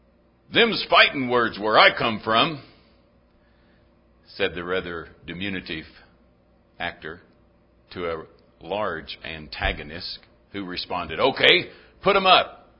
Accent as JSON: {"language": "English", "region": "Oklahoma", "country": "United States", "tie": "born or raised there", "also_born_or_lived": "New Mexico / Mississippi", "accent": "northern", "said": "but I was born in New Mexico. I don't really consider myself as having come from there, but I did. I was mostly raised in Oklahoma, and it still shows."}